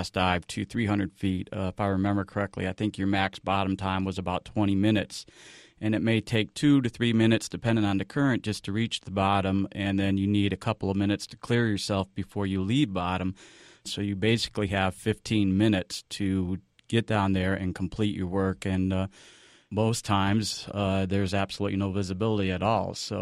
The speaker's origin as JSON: {"language": "English", "region": "Midwest", "country": "United States", "said": "Well, actually, I'm from the Midwest, and I was always fascinated by diving."}